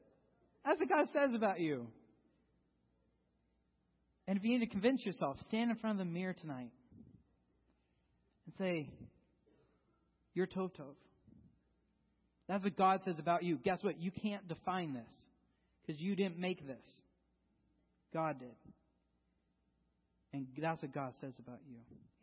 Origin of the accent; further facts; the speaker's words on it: United States; you're a diehard, I am an American.